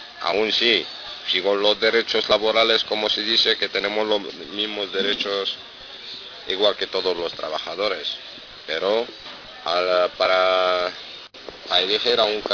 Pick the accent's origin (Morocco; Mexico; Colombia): Morocco; now in Spain; de unos 36 años, soy marroquí, llevo aquí en España 6 años. Estoy con mi familia aquí.